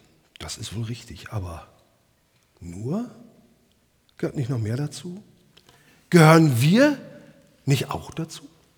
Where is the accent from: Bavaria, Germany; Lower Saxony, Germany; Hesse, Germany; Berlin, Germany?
Lower Saxony, Germany; born there; ich komme gebürtig aus dem Emsland, aus unserem Samaria, wenn ich das so sagen darf. Komme da aber auch aus dem christlichen Elternhaus.